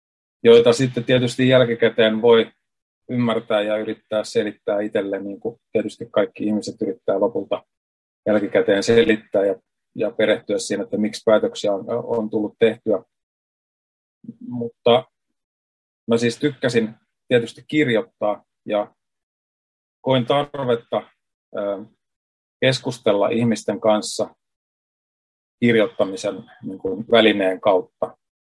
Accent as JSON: {"language": "Finnish", "town": "Hämeenlinna", "region": "Kanta-Häme", "country": "Finland", "said": "Olen siis Hämeenlinnasta kotoisin"}